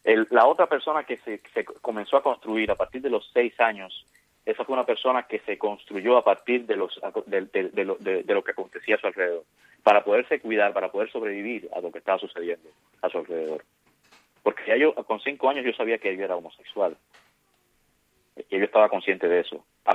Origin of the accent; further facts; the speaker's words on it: Cuba; moved away; Sí, Cuba es de donde vengo, Cuba es donde yo nací